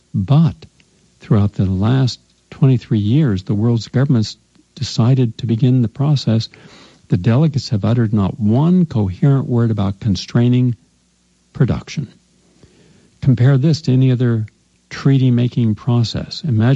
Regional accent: West Virginia, United States; because DuPont was only a few miles from my hometown, and the air stunk constantly because of that.

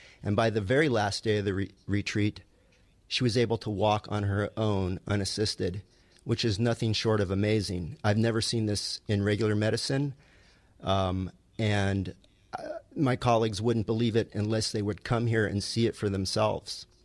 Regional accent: Beverly Hills, California, United States; Hi, I'm a physician from Beverly Hills, California

